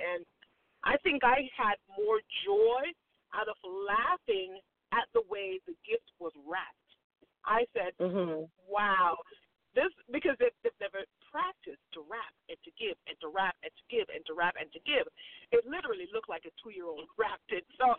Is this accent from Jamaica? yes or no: yes; Jamaica; One of my fondest memories is growing up in Jamaica, having Christmas.